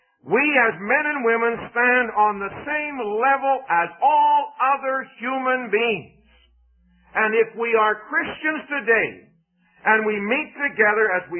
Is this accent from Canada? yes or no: yes; Canada; And I said, I'm from Canada.